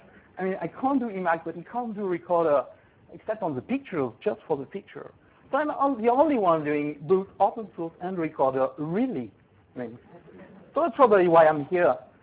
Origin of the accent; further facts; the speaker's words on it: France; English is a second language; because I'm coming from France and speaking very, very nice accent, français.